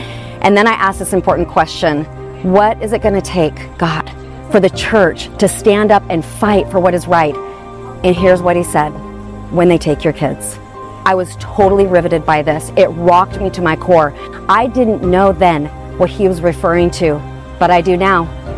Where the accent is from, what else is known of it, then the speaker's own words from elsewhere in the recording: Portland, Oregon, United States; In 2021, my hometown of Portland, Oregon was being destroyed.